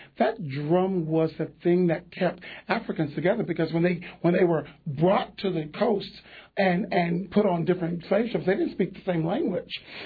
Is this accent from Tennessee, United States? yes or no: no; New York City, New York, United States; We're from New York City.